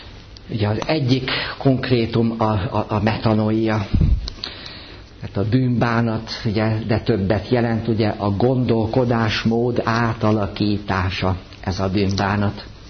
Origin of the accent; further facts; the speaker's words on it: Kiskunfélegyháza, Bács-Kiskun, Hungary; Én Kiskunfélegyházán nőttem föl, ugye Kecskemét, ez nem messze egy 30 ezres kisváros